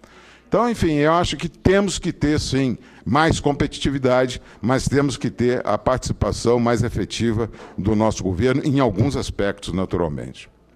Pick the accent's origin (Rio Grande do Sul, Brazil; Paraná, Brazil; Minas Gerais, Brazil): Minas Gerais, Brazil; Eu desafio um produtor da minha terra e no Banco do Brasil, mais próximo, que fica a 20 quilômetros, para fazer um custeio pecuário, para a pecuária leiteira, que é a única atividade da nossa região, na Zona da Mata de Minas